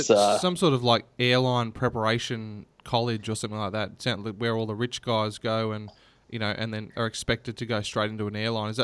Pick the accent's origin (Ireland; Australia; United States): Australia; as an Aussie